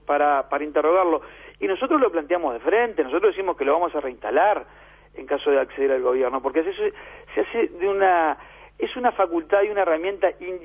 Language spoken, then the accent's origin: Spanish; Maldonado, Uruguay; Ya le puedo decir, yo soy del departamento de Maldonado, y eso en Maldonado no se aplica.